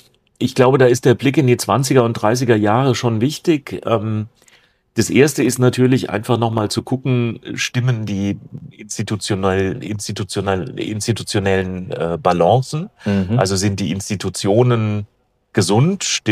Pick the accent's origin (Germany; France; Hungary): Germany; Baden-Württemberg; Ich komme aus Baden-Württemberg